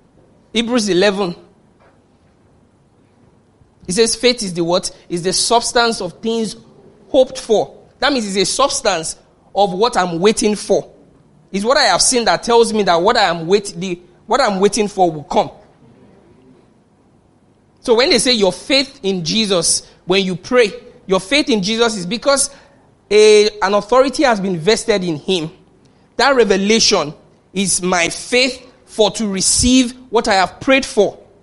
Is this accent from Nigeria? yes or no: yes; Nigeria; So when I look at myself, you know, being a Nigerian in this country, it's not me trying to live.